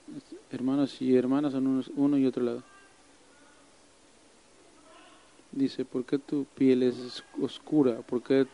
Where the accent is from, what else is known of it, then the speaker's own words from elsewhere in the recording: San Diego, California, United States; born there; Mi mamá era filipina y yo nací en San Diego.